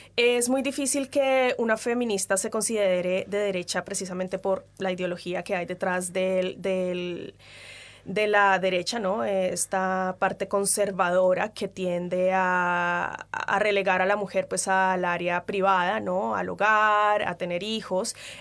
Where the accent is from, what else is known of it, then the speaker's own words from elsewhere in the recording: Colombia; moved away as an adult; now in New Zealand; soy colombiana, llegué a Nueva Zelanda hace un poco más de 9 años. Aquí llegué sin nada de inglés